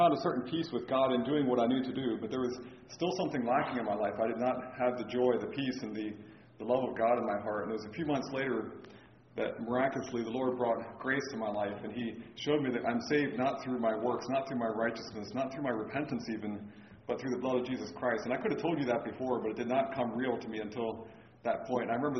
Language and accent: English; Pennsylvania, United States; but I grew up in Lancaster County. I lived in Lancaster County and Lebanon County all of my life, so I never got too far from home